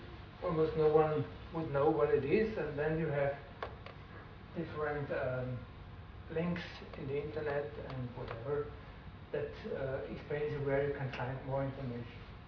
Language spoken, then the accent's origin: English; Vienna, Austria; I'm also from Vienna.